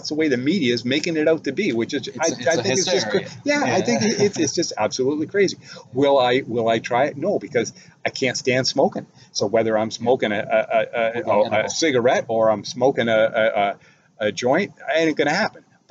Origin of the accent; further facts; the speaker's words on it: Canada; I'm Canadian. I love my country.